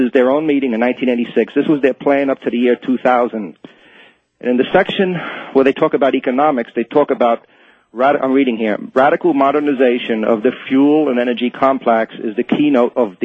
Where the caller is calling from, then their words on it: Brooklyn, New York, United States; from Brooklyn.